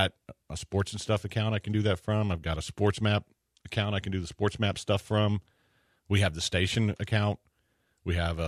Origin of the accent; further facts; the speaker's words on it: United States; Didn't like the result because I'm an American.